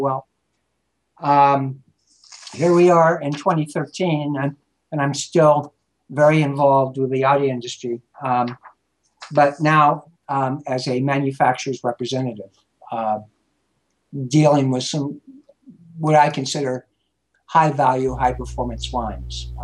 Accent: Lafayette, California, United States; growing up in Lafayette, in the suburbs of Lafayette, we were out in the valley, and so we had a 40-foot mast antenna for our television

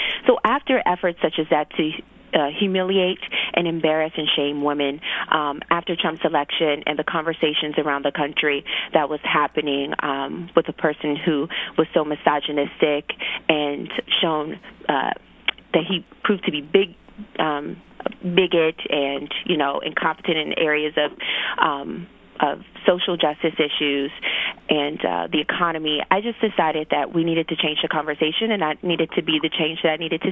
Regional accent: Petersburg, Virginia, United States; So I was born and raised in Petersburg, Virginia, pretty meager beginnings. I was raised by my grandmother. I like to say I had a very traditional Southern childhood.

